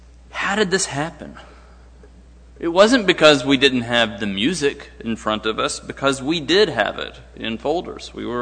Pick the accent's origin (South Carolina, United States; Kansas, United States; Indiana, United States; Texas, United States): Texas, United States; Dallas; I'm from Dallas, so I didn't go to that church